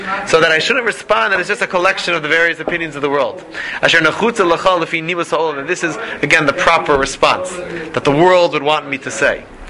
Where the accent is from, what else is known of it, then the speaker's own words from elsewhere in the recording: Philadelphia, Pennsylvania, United States; I was in the YU library today and I saw a guy I grew up with in Philadelphia.